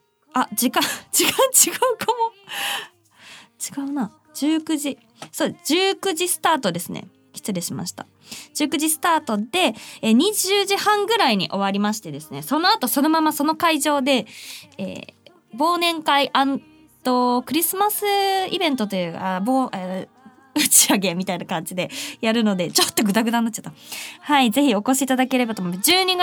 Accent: Saitama, Japan; 私の出身埼玉県プラザノースというところであった

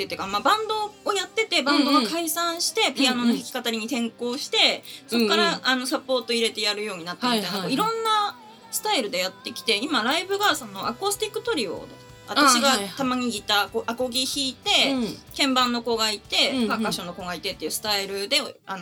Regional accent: Aomori, Japan; 私地元が青森なんですけど、冬の青森に帰って

